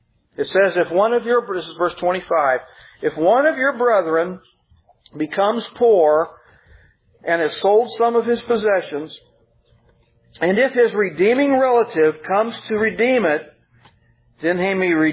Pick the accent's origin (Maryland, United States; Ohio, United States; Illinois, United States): Illinois, United States; I didn't hear it much growing up in Illinois. I never heard it in Wisconsin.